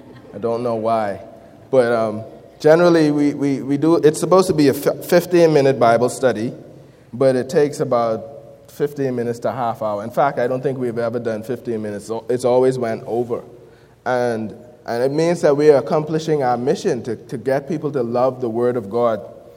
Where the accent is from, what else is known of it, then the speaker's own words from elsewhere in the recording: Grand Bahama, Bahamas; once again. I'm from the Bahamas, specifically Grand Bahama Island is where I'm from.